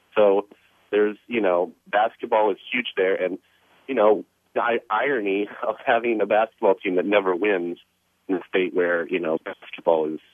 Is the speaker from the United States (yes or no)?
yes; Ann Arbor, Michigan, United States; You know, Davey and I, we're from Ann Arbor, Michigan, which isn't too far away